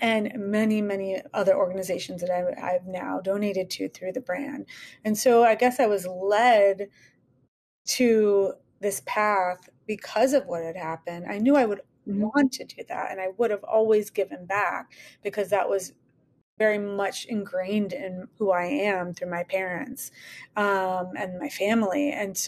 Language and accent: English; Chicago, Illinois, United States; And so my backstory is I'm from Chicago.